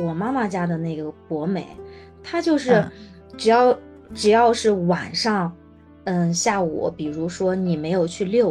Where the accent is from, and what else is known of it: Namibia; Chinese is a second language